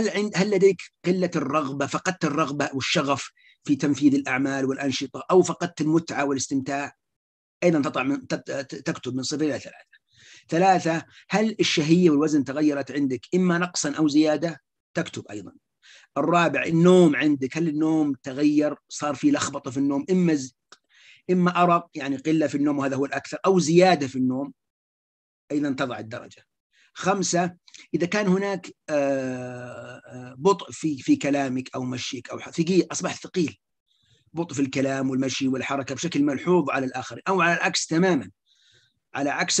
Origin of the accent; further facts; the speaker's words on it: Saudi Arabia; ومثلا عندنا في السعودية نحن تقريبا 4% اللي هو الاكتئاب